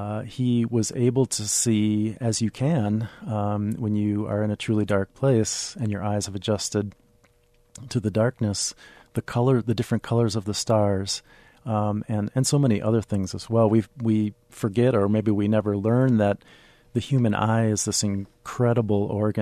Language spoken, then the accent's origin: English; Minneapolis, Minnesota, United States; I grew up in Minneapolis, and the year I was born, my parents and grandparents built this cabin about 3 hours north in the lake country of northern Minnesota.